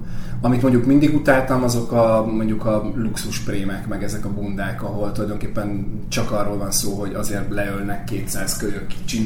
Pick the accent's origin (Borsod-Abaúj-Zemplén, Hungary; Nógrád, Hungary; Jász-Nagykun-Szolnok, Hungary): Nógrád, Hungary; Salgótarján; also born or lived in Pásztó; Én Pásztón születtem, 3 éves koromtól Salgótarjánban éltünk.